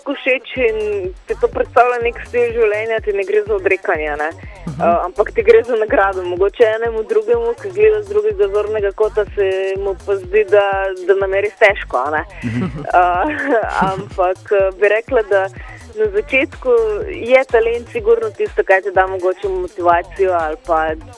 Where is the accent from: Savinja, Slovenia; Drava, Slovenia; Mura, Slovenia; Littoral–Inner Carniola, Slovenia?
Drava, Slovenia; Ptuj; S plezanjem sem se seznanila čisto po naključju v mojem domačem kraju na Ptuju